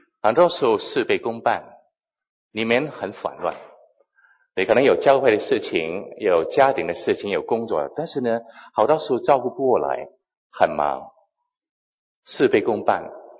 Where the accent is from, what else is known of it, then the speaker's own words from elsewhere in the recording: Hong Kong; 我是在香港出生长大的。我在中学的时候信了主以后呢，就将我的生命献给神。